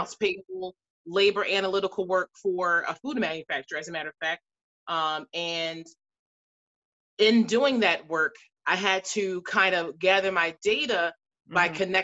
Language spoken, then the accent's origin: English; Philadelphia, Pennsylvania, United States; I'm originally from Philadelphia. So okay. I'm a Philadelphia Eagles, you know.